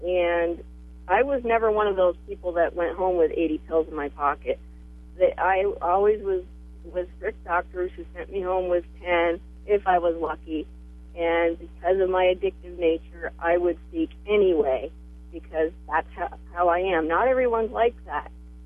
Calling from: Hardwick, United States; I'm calling from Hardwick.

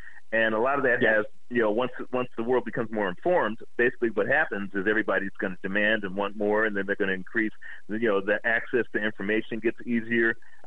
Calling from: West Coast, United States; On the West Coast.

